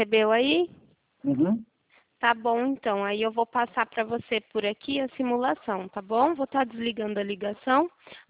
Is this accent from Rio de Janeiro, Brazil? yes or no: no; Nova Odessa, São Paulo, Brazil; Nós somos de Nova Odessa, São Paulo.